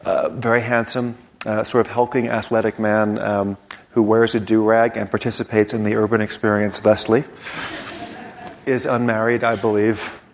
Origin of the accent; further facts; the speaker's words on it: New York City, New York, United States; when I was growing up in New York City